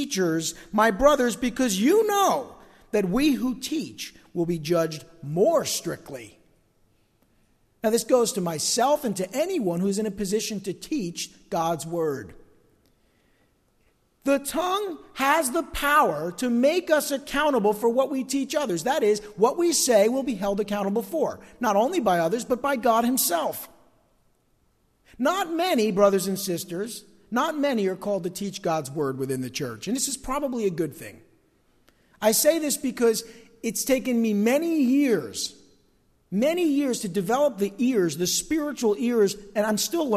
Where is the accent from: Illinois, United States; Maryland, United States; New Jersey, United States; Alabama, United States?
New Jersey, United States; remember, we're from North Jersey, so this is not our native tongue, so to speak.